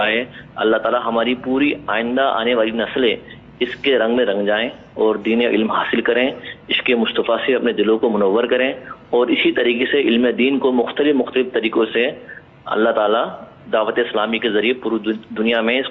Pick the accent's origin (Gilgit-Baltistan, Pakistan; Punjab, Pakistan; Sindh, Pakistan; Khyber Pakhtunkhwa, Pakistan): Sindh, Pakistan; Karachi; now in United Arab Emirates; متحدہ عرب امارات سے، میں کراچی پاکستان مریض کا رہنے والا ہوں،